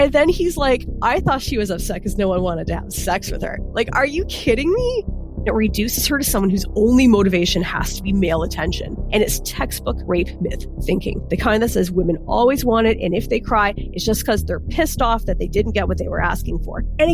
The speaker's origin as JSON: {"language": "English", "country": "Canada", "said": "Because we are Canadian"}